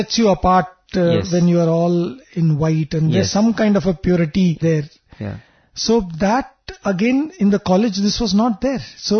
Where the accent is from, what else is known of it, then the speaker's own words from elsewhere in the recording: Delhi, India; when I came from Delhi, I was a novice.